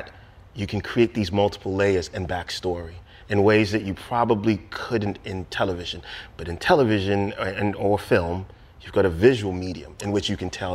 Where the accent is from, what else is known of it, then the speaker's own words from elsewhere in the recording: Ghana; I grew up in Ghana through high school, I went to Achimota Secondary School, which is fantastic school, produced presidents.